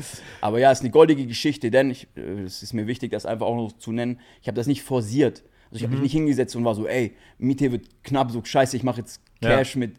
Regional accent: Germany; wo ich aufgewachsen bin, so am Bodensee, keinen kannte

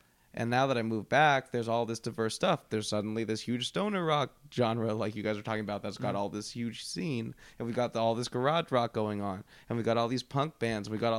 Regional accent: Portland, Oregon, United States; To me, I always saw indie rock as an oxymoron growing up in Portland.

